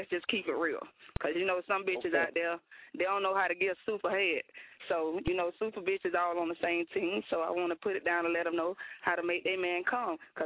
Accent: Florida, United States; now in Atlanta, United States; I'm from Duval down here in ATL doing my thing.

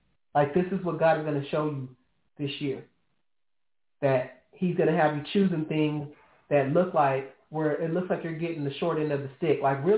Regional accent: California, United States; I'm from California, too.

